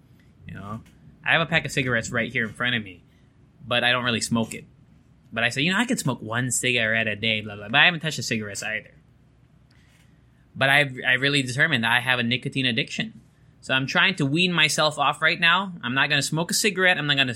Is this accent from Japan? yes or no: yes; Japan; I remember growing up in Japan, when people were sick, they would wear masks.